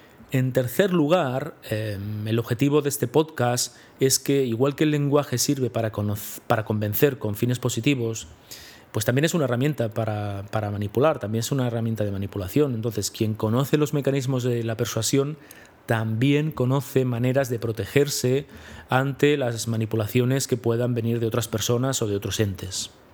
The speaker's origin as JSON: {"language": "Spanish", "town": "Barcelona", "region": "Catalonia", "country": "Spain", "said": "soy de Barcelona, soy psicólogo"}